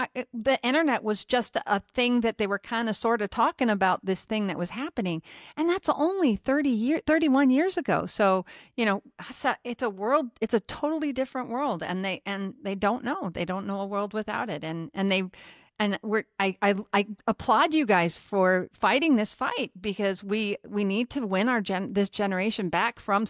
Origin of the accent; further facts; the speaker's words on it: Nebraska, United States; and I grew up in Nebraska